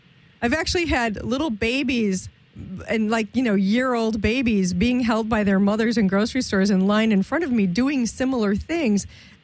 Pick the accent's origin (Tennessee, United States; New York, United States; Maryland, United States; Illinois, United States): Illinois, United States; Chicago; now in Los Angeles, United States; I come from Chicago and I live out in Los Angeles.